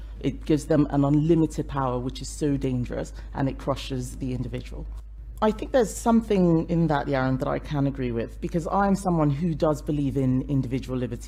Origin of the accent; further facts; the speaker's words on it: Nigeria; born or raised there